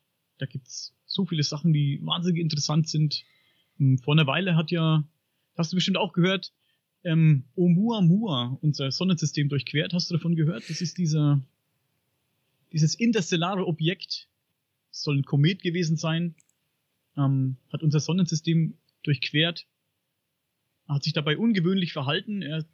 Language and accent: German; Bavaria, Germany; Ich komme aus Oberfranken.